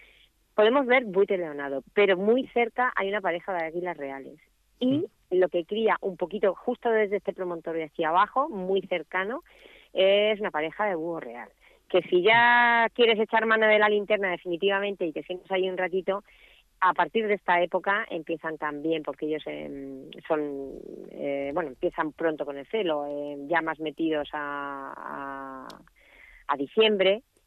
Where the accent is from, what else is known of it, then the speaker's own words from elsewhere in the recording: Moratalla, Region of Murcia, Spain; Nada, gracias a vosotros por acordaros siempre de mi pueblo.